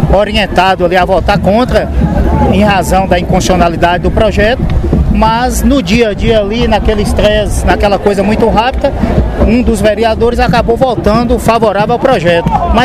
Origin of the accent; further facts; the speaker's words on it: Guanambi, Bahia, Brazil; eu conheço desde quando era criança, que fui criado em Guanabí